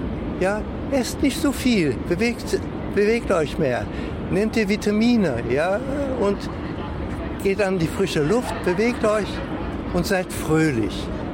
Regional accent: Thailand; Aber ich bin Thailänder. Bei uns sterben über 90%.

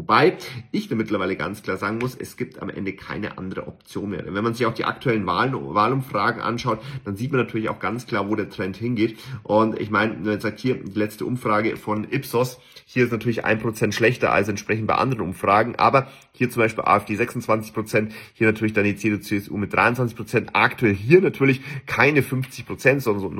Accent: Bavaria, Germany; auch für mich als Bayer mittlerweile leider ein Riesenproblem

